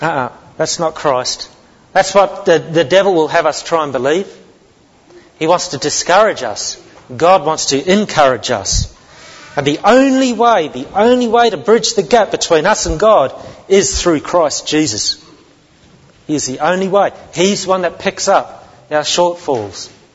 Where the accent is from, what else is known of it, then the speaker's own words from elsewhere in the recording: New Zealand; moved away; Well, I come from New Zealand originally. That's where I was born.